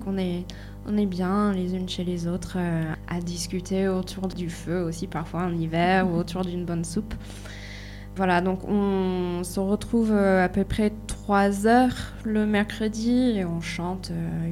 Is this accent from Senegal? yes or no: no; United States; French is a second language; Pour l'anglais, c'est facile parce que je suis américaine, donc je peux aller avec la prononciation.